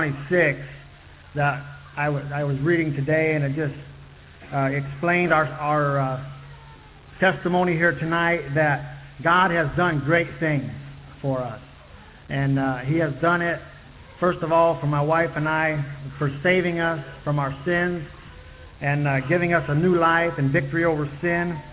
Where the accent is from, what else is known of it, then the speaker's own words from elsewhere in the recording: Grayville, Indiana, United States; I'm from Grayville, Indiana.